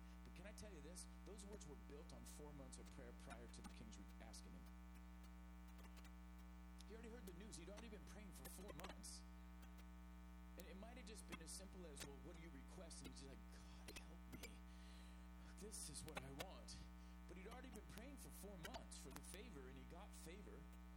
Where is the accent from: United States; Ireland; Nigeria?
United States; Oceanside, California; also born or lived in Quantico, Virginia; I was born in Virginia. My father's military, so I was born in Quantico. But I don't remember it. I was actually 2 when we moved to Oceanside, and that's all I remember.